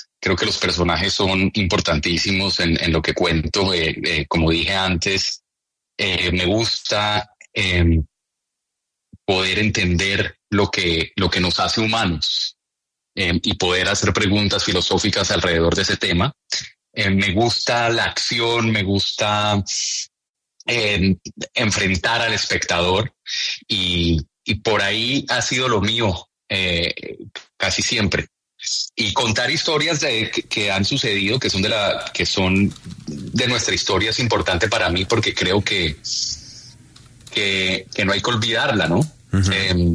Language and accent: Spanish; Cali, Valle del Cauca, Colombia; also born or lived in Providence; now in New York, United States; No sé, el acento de pronto se me ha perdido un poquito, pero sigo siendo caleño pura cepa.